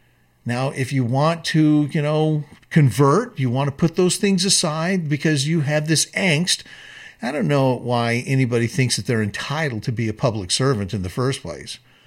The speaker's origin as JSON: {"language": "English", "country": "United States", "said": "That we as American citizens are duty bound by that same oath because it's our birthright. It is an obligation because we are born a citizen."}